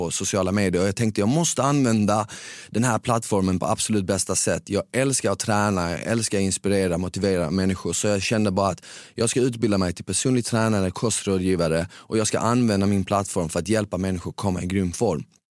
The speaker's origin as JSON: {"language": "Swedish", "town": "Malmö", "region": "Skåne", "country": "Sweden", "tie": "born or raised there", "also_born_or_lived": "Bosnia", "accent": "Skåne", "said": "Som ni hör så är jag från Skåne. Men jag är född i Bosnien. Jag kom till Sverige när jag var 3 år gammal som flykting med mina föräldrar."}